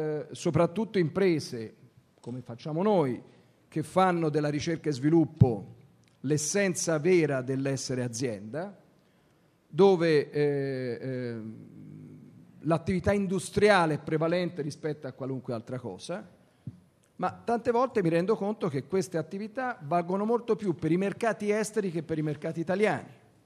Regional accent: Florence, Tuscany, Italy; Io sono toscano, sono fiorentino

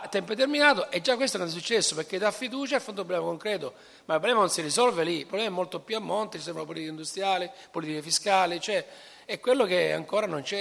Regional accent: Sicily, Italy; Io vengo dalla Sicilia, io sono fino a qualche mese fa dalla Sicilia

